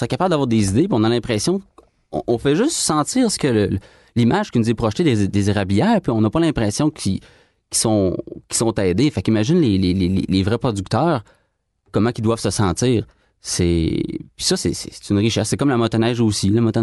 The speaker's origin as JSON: {"language": "French", "town": "Quebec City", "region": "Quebec", "country": "Canada", "tie": "born or raised there", "also_born_or_lived": "Chicoutimi / Montreal", "said": "J'avais quelques mois, mes parents sont déménagés à Montréal, Longueuil, mais moi, le plus clair de mon temps, c'était à Québec. Okay. Donc, on peut dire que je viens de Québec."}